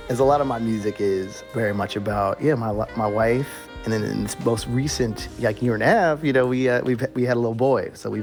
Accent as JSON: {"language": "English", "town": "Washington", "region": "District of Columbia", "country": "United States", "tie": "born or raised there", "said": "I think also just growing up in Washington, D.C., these are conversations and things that we grew up kind of discussing deeply, right?"}